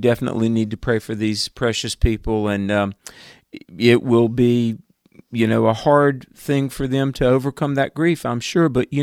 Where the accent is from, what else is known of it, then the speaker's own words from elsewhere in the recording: North Carolina, United States; Well, you know, my home state of North Carolina passed a law infamously known as HB2